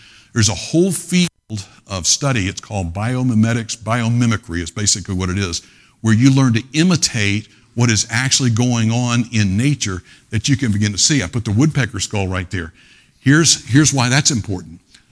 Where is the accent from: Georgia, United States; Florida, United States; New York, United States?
Florida, United States; Pensacola; I remember growing up in Pensacola, Florida.